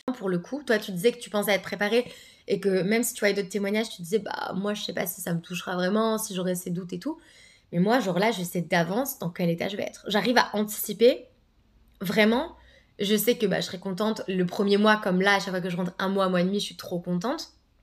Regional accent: France; moi je suis française, on a la sécurité sociale.

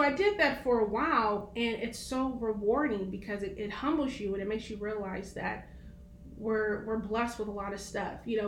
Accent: Portland, Oregon, United States; So I'm from Portland.

